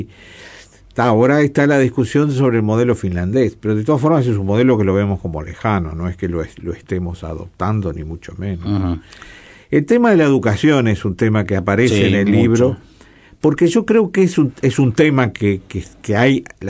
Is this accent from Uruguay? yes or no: yes; Uruguay; Porque hay una cosa que sí es muy propia de los uruguayos, y yo eso lo menciono mucho en el libro, es esa tendencia que cuando nos encachilamos con algo es lo único que hay.